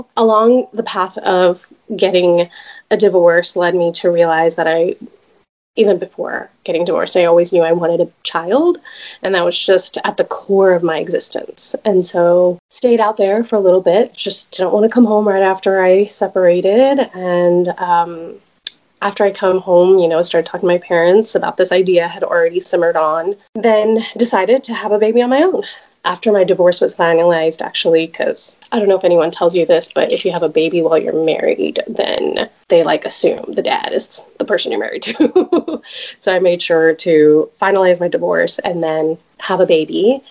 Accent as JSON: {"language": "English", "town": "Dallas", "region": "Texas", "country": "United States", "tie": "born or raised there", "said": "So I am originally from Dallas and raised here in a community that I feel connected to and yet a little distant from as well"}